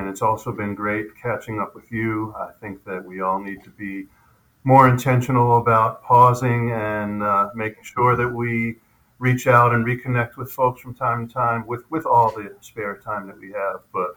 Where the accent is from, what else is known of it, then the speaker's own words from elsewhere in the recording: Philadelphia, Pennsylvania, United States; And I'm a Philadelphian, but the chopped cheese is sort of like the cheesesteak in Philly.